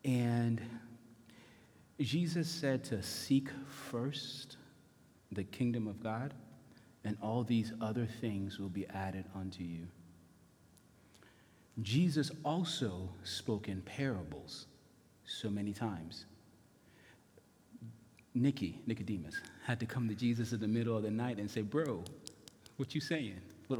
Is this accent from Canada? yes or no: no; Lagos, Nigeria; moved away; I was raised in Lagos, Nigeria. My family left a lifetime of generations to get on a plane to come to this country